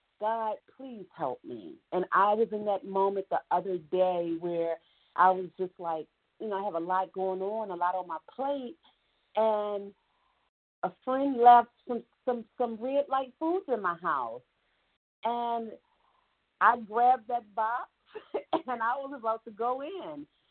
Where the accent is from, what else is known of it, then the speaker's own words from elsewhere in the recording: California, United States; I'm from Southern California.